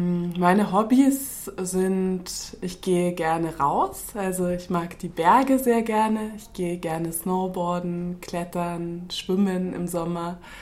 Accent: Munich, Bavaria, Germany; Ich komme aus München, das ist in Bayern, also im Süden von Deutschland. Ich habe Design in Bozen studiert und Kunstpädagogik in Leipzig.

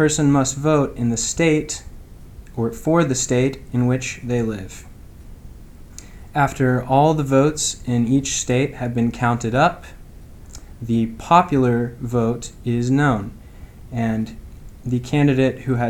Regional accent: Dallas, Texas, United States; I come from Dallas, Texas, the United States.

